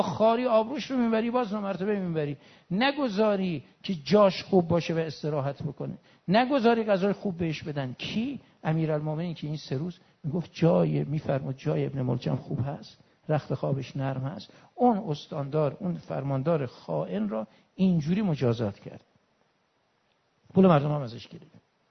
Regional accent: Iran; ما که ایرانیم و شیعیم و شیعه زادیم و مرید امیرالمؤمنین شاه مردان شیر یزدانیم،

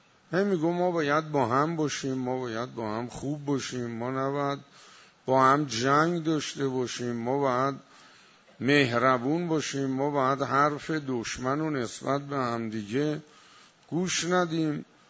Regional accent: Iran; ما ایرانی هستیم و دینمون اینه

